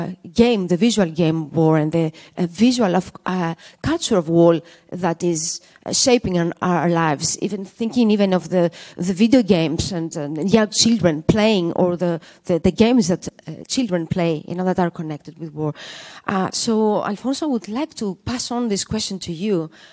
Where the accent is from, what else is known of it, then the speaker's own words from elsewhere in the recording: Greece; English is a second language; I come from Griechenland, I come from Greece. So I was born 2 years after the invasion of the Turkish invasion in Cyprus.